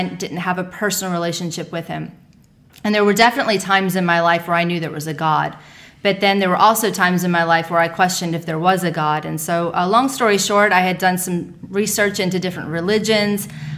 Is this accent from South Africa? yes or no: no; Maryland, United States; also born or lived in Baltimore / North Carolina; Well, I actually grew up all over the East Coast. So I was born in Baltimore. We moved to North Carolina, spent 8 years there, moved back to Northern Maryland.